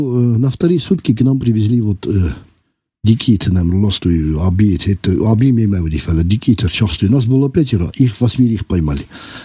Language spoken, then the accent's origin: Russian; South Ossetia, Georgia; я осетин, почему я должен математику изучать на русском языке?